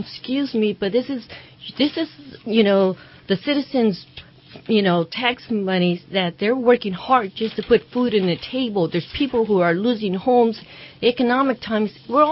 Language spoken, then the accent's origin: English; New Mexico, United States; born there; I'm not from the Philippines. I was born in New Mexico.